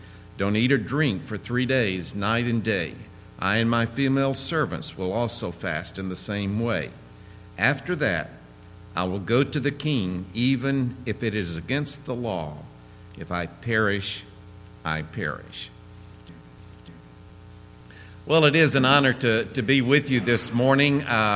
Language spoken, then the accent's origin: English; Clinton, Mississippi, United States; And it's just great to be back in Mississippi. I grew up in Clinton.